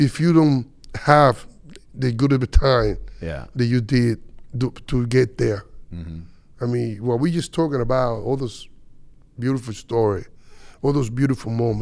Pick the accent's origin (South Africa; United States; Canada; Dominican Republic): Dominican Republic; I came up from Dominican, from a little town that nobody even know.